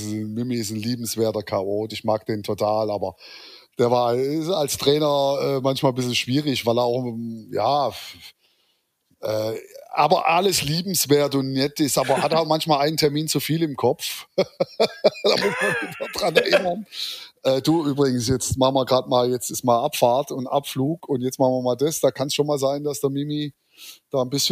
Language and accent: German; Stuttgart, Baden-Württemberg, Germany; born there; wir sind beide in Stuttgart geboren